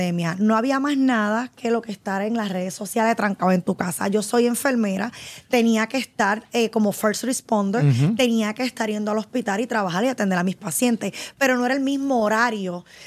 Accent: Puerto Rico; que yo soy de aquí, que HPR es otra cosa

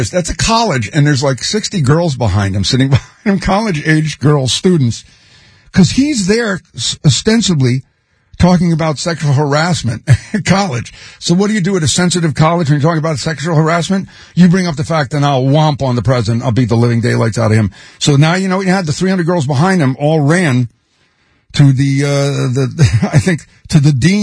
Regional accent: Philadelphia, Pennsylvania, United States; I'm from Philly, Northeast Philadelphia.

